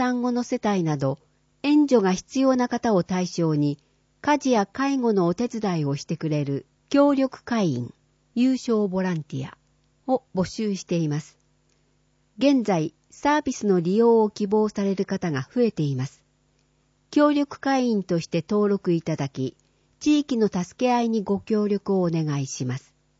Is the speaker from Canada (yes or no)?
yes; Canada; 私の母国カナダの人は、他の英語圏に比べてよく謝ると言われています。日本とカナダには、思わぬところに共通点があったみたいですね。